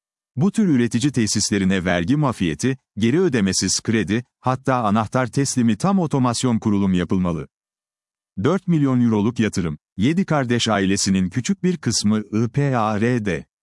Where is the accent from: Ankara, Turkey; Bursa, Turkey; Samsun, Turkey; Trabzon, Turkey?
Bursa, Turkey; böylesi komplike, modern bir tesisin kentimizde bulunmasından bir Bursalı olarak biz de büyük keyif aldık.